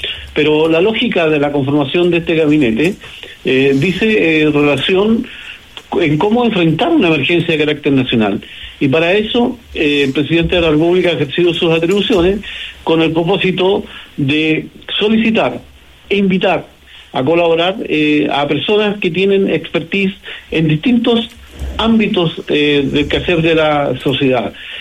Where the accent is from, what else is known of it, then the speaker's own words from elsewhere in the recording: Los Lagos, Chile; he recibido muchos mensajes de la gente de mi tierra natal que se siente contenta, se siente feliz que uno de los suyos tenga un cargo de tan alta investidura